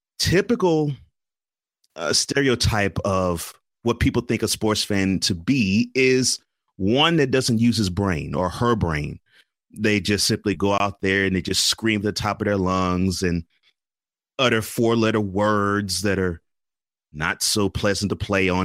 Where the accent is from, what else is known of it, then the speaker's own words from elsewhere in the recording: Houston, Texas, United States; You know, I actually like to talk about football more than any other sport, considering I'm from Houston.